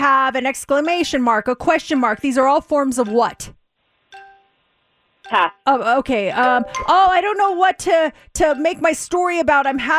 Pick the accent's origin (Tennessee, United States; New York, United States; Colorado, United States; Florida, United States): Colorado, United States; Littleton; Like I grew up in Littleton, Colorado, and it was predominantly a white area.